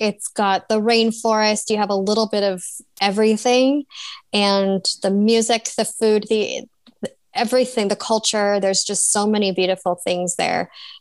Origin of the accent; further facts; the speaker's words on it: Pennsylvania, United States; No, I grew up in Pennsylvania, Northeast Pennsylvania. It's about 2 hours west of New York City. Little tiny small town.